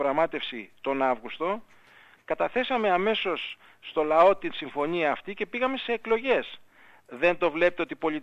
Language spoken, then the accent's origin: Greek; Greece